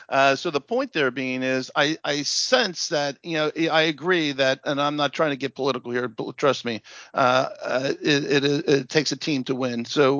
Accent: New Jersey, United States; I came from New Jersey. I used to go to obviously local to New Jersey.

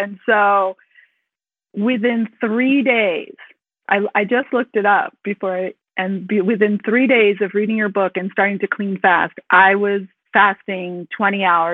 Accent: Elk Grove, United States; from Elk Grove.

